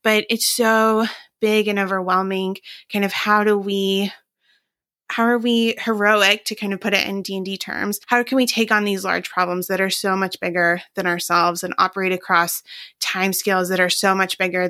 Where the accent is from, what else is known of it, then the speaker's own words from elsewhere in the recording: Appalachia, United States; Storytelling is just a huge thing in my family. I'm from Appalachia, and so that's part of it too.